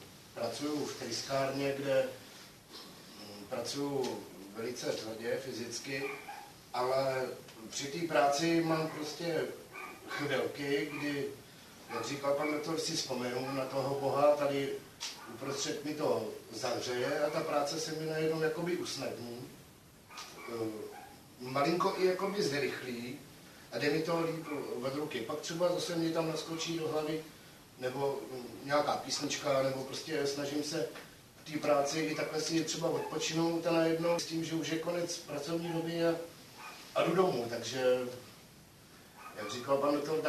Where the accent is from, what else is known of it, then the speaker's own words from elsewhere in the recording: Pardubice, Pardubice Region, Czechia; now in Prague, Czechia; pocházím z Pardubic, ale bydlím v Praze.